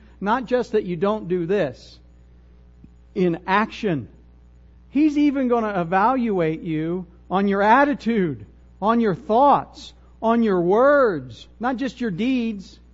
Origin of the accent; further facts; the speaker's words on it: United States; And of course, I'm a Christian. I'm an American. I was baptized as a baby.